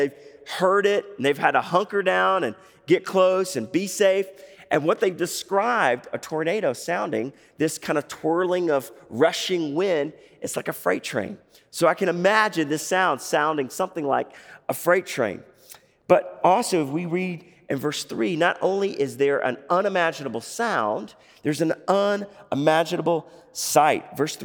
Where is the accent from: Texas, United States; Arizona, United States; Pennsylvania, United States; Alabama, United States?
Alabama, United States; All right, I can say that because I'm from Alabama, all right?